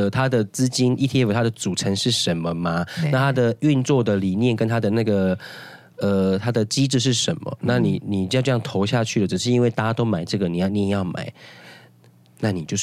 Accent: Taiwan; 我们台湾人

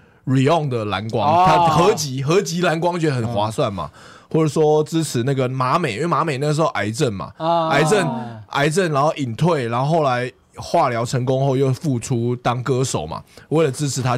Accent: Taiwan; 因为我们台湾人大部分可能男生都是看盗版网站的 A 片，

